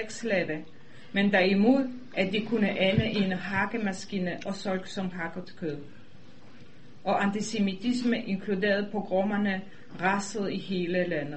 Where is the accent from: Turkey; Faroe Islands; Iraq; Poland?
Poland; Danish is a second language; now in Denmark; Jeg kommer fra Polen. Jeg er kommet som flygtning i 1974 til Danmark.